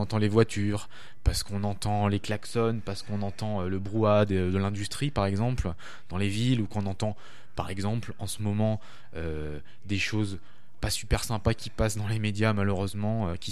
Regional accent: France; Ouais, j'ai grandi là.

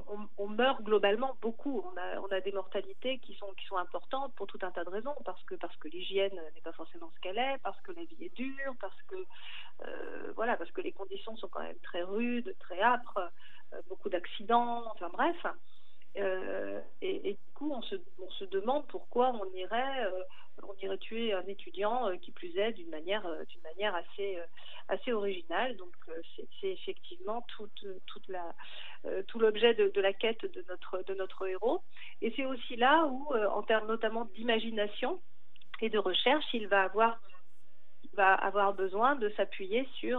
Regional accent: Langogne, Occitanie, France; bien qu'ayant passé mon enfance à Langogne, je ne connaissais pas l'histoire de cet asile

